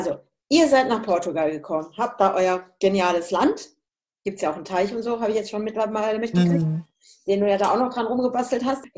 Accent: Hesse, Germany; Ich komme ja ursprünglich aus dem Hessischen.

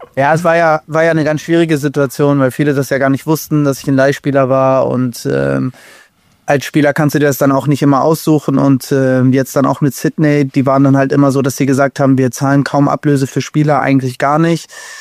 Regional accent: Turkey; ich als Türke

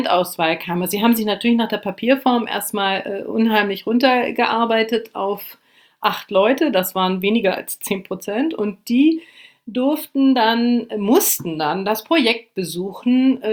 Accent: Lower Saxony, Germany; moved away as an adult; also born or lived in Brazil; Ich bin mit 18 Jahren, das habe ich denen erzählt, also ich komme vom Land, aus Niedersachsen

